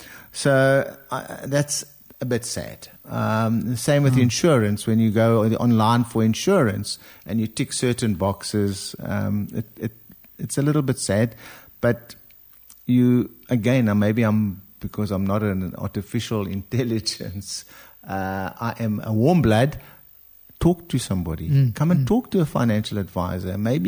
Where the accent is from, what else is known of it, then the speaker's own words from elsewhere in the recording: South Africa; I'm a South African.